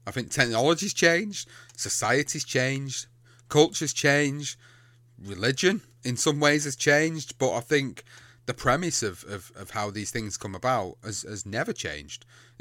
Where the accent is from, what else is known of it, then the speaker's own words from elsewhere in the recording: England, United Kingdom; even though I come from the UK, I come from England.